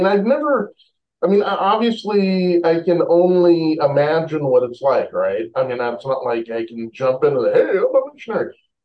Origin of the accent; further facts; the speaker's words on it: Oregon, United States; Hey, you know, you guys are both from Utah. I'm from Oregon. I feel outnumbered right now.